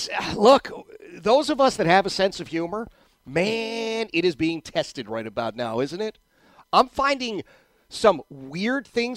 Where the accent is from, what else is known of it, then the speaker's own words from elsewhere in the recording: Philadelphia, Pennsylvania, United States; I'm a kid from the inner city of Philadelphia. My second language is smartass. In fact, that's my first language. English would be the second language.